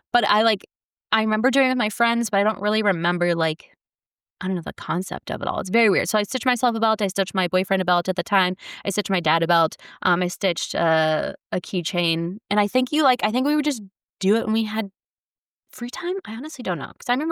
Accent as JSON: {"language": "English", "town": "Chicago", "region": "Illinois", "country": "United States", "said": "When I got to Kentucky, I grew up all over. I came from Chicago. My parents were in Chicago, came down, and I was like this little North Shore lady."}